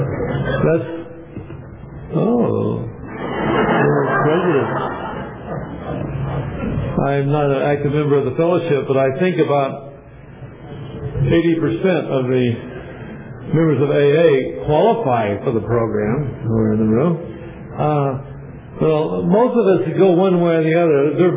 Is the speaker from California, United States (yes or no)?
yes; Hawthorne, California, United States; I was raised in Hawthorne near the LA airport.